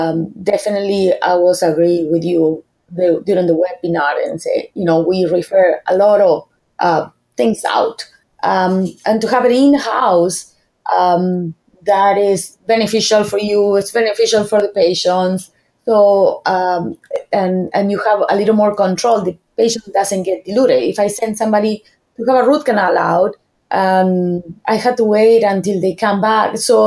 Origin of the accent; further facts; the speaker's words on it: Argentina; English is a second language; moved away as an adult; now in California, United States; Like you say, I'm from Argentina. I grew up there. So I was practicing dentistry like that there. When I moved to California